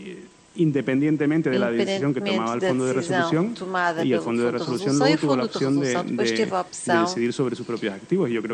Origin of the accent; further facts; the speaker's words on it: Spain; soy español, o sea, soy licenciado en Derecho en España.